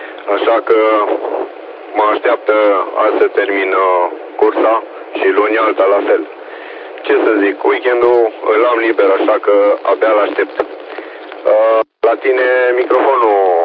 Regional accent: Timișoara, Timiș County, Romania; Eu sunt din Timișoara.

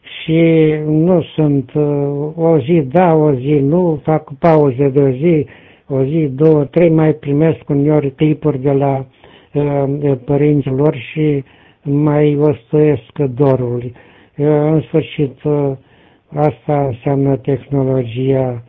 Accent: Tecuci, Galați County, Romania; now in Bucharest, Romania; sunt din Tecuci, dar sunt captiv aici în București. Sunt captiv de aproape 5 ani.

